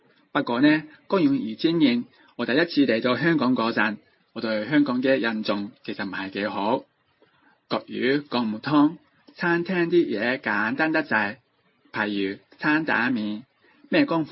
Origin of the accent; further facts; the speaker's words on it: Osaka, Japan; Chinese is a second language; moved away as an adult; also born or lived in Taiwan / China / Malaysia; now in Hong Kong; 我在大阪长大的，从21岁开始分别在台湾、香港、中国内地、马来西亚生活，到现在已经超过20多年了。